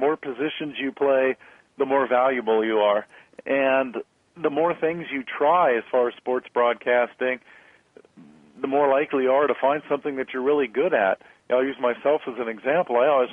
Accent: San Diego, California, United States; I grew up in San Diego, but my first job opportunity was in small town Kansas.

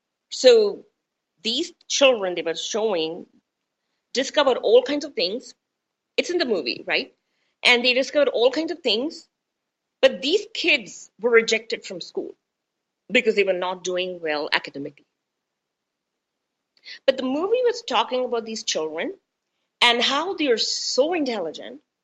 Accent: Mumbai, Maharashtra, India; English is a second language; because I'm educated in English. And I grew up in Bombay, which is now Mumbai, and educated in English, so don't know, and I'm going to admit this, I don't know how to read or write my native language. I do know how to read and write Hindi

